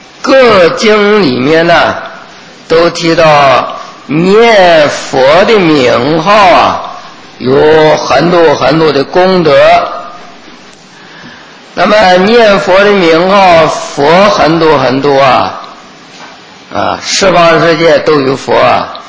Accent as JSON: {"language": "Chinese", "country": "China", "said": "别说我们中国人不懂啊"}